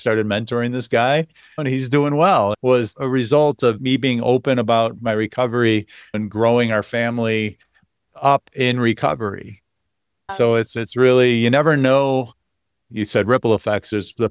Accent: Chicago, Illinois, United States; Next year it's downtown Chicago, which I can't wait. That's where I grew up. That's my hometown.

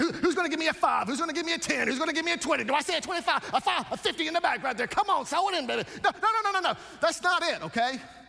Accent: North Carolina, United States; I'm from North Carolina, and so he was a Tar Heel fan, he loved the Heels, but then his daughter went to Duke.

